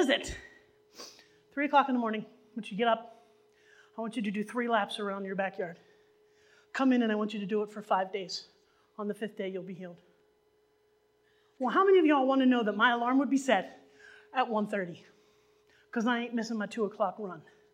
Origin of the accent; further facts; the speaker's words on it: United States; And I'm an American, doggone it, and I can afford some comfort.